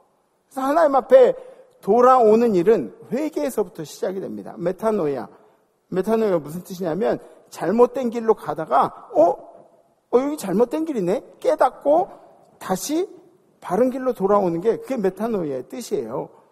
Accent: South Korea; 제가 한국 사람이니까 얘기할 수 있는 거죠.

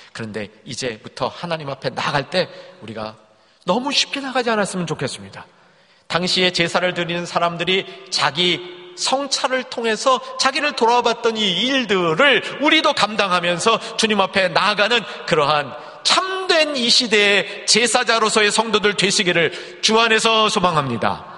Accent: Seoul, South Korea; 저는 서울에서 자랐습니다. 그래서 어릴 때 서울 밖을 나가본 적이 없었던 것 같아요.

